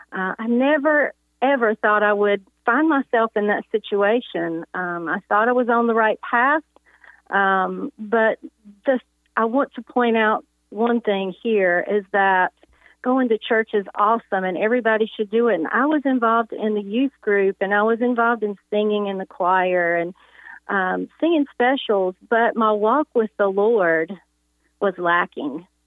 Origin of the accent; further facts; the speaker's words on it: China Grove, North Carolina, United States; Well, as you said, I am from North Carolina, and a small town, in fact, China Grove.